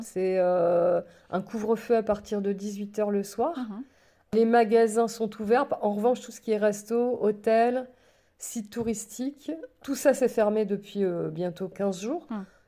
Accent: France; je suis française.

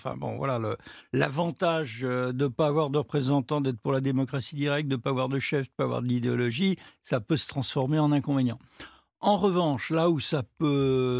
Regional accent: Paris, Île-de-France, France

